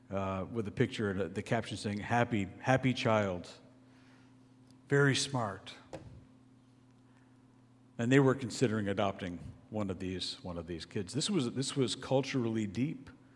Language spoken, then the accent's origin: English; Canada; born there; I was born in Canada, so I also have a Canadian passport.